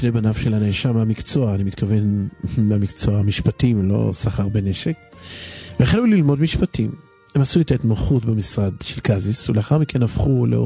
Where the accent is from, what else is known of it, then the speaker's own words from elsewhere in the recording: Kiryat Gat, Southern District, Israel; מקריית גת